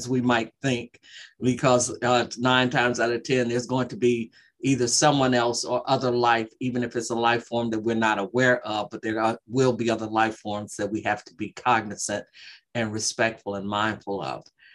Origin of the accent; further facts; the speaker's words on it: Michigan, United States; I grew up in Michigan. My ancestries, they came here to this country from Morocco.